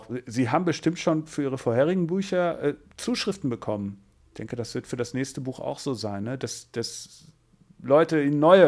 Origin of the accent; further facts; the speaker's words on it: Switzerland; nämlich Schweizerin, falls einige das noch nicht gehört haben.